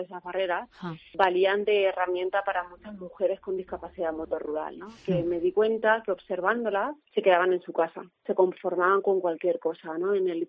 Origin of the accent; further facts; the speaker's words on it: Almagro, Castilla-La Mancha, Spain; now in Madrid, Spain; me siento muy muy manchega, muy de Almagro, muy de Ciudad Real